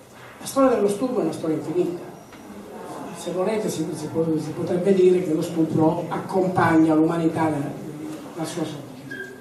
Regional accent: Calabria, Italy; Io sono calabrese come voi.

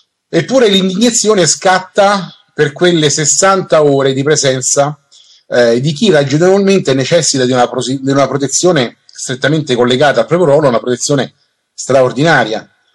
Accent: Rome, Lazio, Italy; io come romano

